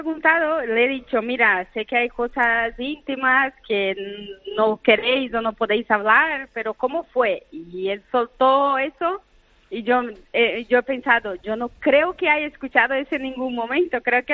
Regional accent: Brazil; Spanish is a second language; now in Madrid, Spain; Es que soy la única brasileña que sigue en Madrid todos los días.

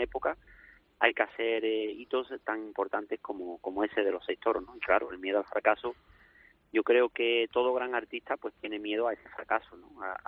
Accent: Seville, Andalusia, Spain; Yo soy de Sevilla

